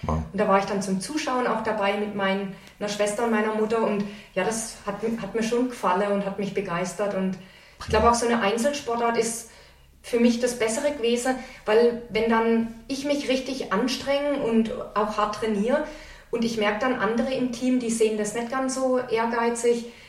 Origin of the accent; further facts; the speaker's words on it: Assamstadt, Baden-Württemberg, Germany; Also ich komme aus Assamstadt. Assamstadt, das ist das Ass im Ärmel Frankens in Baden-Württemberg.